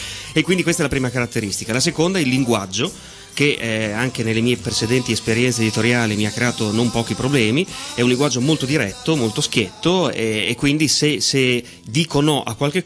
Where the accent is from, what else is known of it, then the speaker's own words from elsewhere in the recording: Bologna, Emilia-Romagna, Italy; facevo avanti e indietro con la mia città natale, che è Bologna.